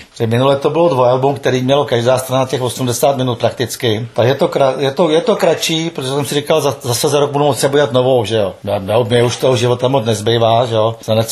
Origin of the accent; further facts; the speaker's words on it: Prague, Czechia; já jsem původem z Prahy, ale prostě bydlím už pár let tady na Dalekopisku v Třebkově.